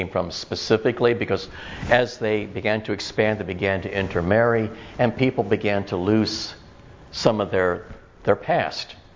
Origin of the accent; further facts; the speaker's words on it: United States; born there; But we call ourselves Americans. Now, I was born here in America, but what does an American look like?